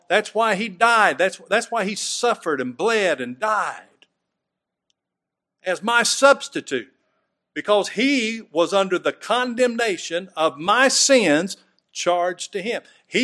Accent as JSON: {"language": "English", "country": "United States", "tie": "born there", "said": "It's not because I was born in America."}